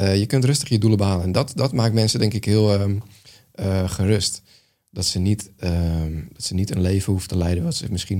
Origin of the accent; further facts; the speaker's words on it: Netherlands; het aardappelvlees-groenteverhaal wat we als Nederlander kennen, dat kennen we wel.